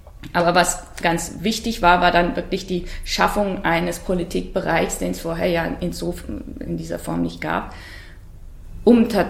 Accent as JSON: {"language": "German", "region": "Bavaria", "country": "Germany", "tie": "born or raised there", "said": "Ich bin im Bayerischen Wald aufgewachsen, da gab es weit und breit keine jüdische Gemeinde."}